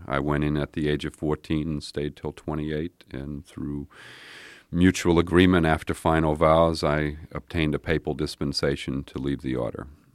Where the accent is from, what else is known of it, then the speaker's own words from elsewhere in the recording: New Orleans, Louisiana, United States; I grew up in New Orleans in a very stratified racist society